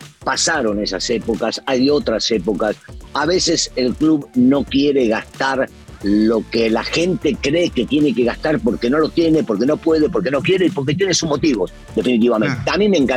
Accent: Argentina; en la Argentina, en mi país

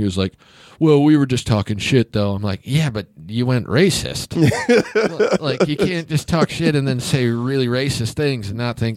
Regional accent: Kansas, United States; I'm from Kansas, guys.

